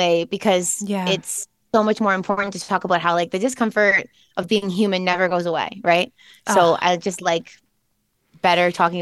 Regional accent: Canada; I'm Canadian

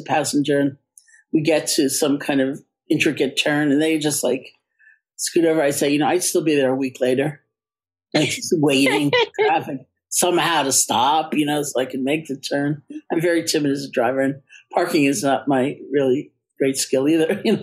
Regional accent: New York, United States; It's so funny you say that because I am a New Yorker. I didn't learn how to drive until my 30s.

